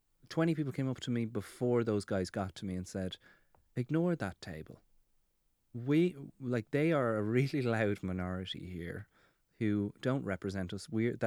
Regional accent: Ireland; I do feel a responsibility, not to them, but to us as Irish people in this mess, right?

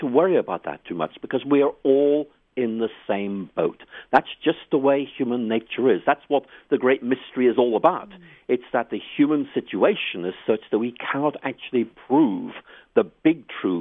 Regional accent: Ireland; actually I come from Ireland myself.

